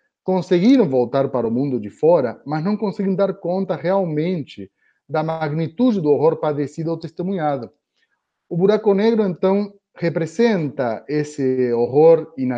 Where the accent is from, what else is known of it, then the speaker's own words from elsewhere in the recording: Argentina; eu sendo argentino, meu TCC teve como assunto o papel da arte na conformação de memórias da ditadura na Argentina.